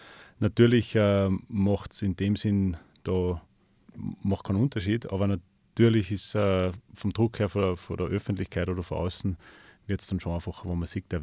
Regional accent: Austria; Aber als Österreicher und für Österreich verantwortlich ist natürlich noch meine eigene Liga.

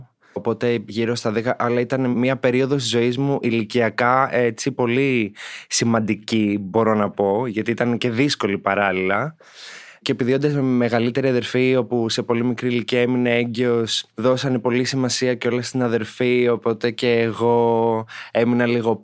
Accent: Himarë, Vlorë County, Albania; Είμαι 23 ετών. Είμαι nail artist κατά βάση. Κατάγομαι από τη Χιμάρα της Αλβανίας.

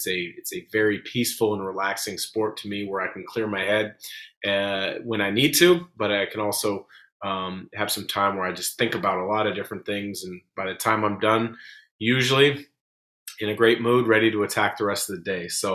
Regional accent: Portland, Oregon, United States; you know, I grew up in the Portland area, and so I've played pretty much every course that you could think of in the Portland, Vancouver area

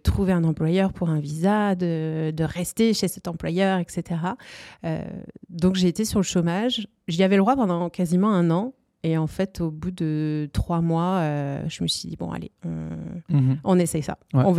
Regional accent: France; now in Canada; moi je suis arrivée au Québec, je viens de France, ça va faire 15 ans là bientôt que je suis arrivée.

